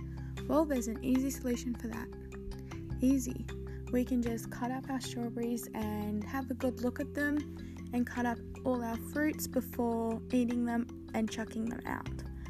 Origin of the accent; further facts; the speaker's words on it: Australia; it's actually quite scary as I'm Australian and I live in Australia.